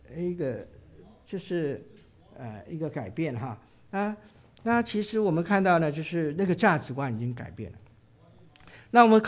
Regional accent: Guangdong, China; 因为啊在那个我们广东人来讲哈，送书呢，输跟输赢的输呢是同音的啊

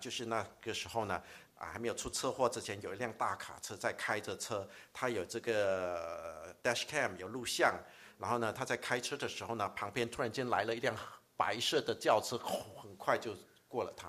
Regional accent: China; 所以说到这个观念呢，我们中国人还是很有见解的哈。

